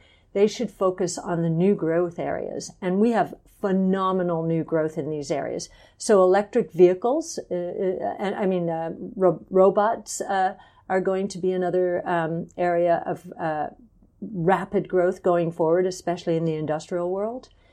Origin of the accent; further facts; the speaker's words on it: California, United States; now in New York, United States; When I was growing up and when I moved from California to New York, I was too expensive for me to call my parents every day.